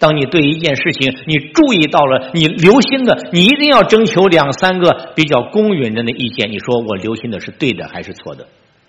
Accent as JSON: {"language": "Chinese", "country": "China", "said": "我们中国人在表演的时候呢，就是不同的想法"}